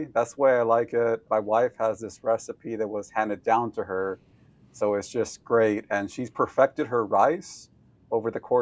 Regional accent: Sanger, California, United States; First, I'm born and raised in the Central Valley, born and raised in Sanger. I actually was born in Sanger Hospital back when these smaller rural towns had hospitals.

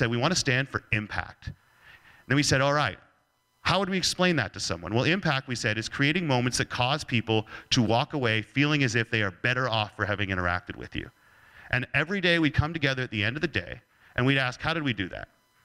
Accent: Canada; I'm Canadian.

